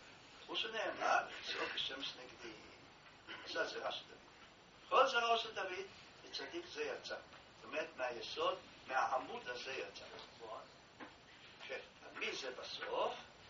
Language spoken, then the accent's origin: Hebrew; Jerusalem, Jerusalem District, Israel; אנחנו גדלנו בירושלים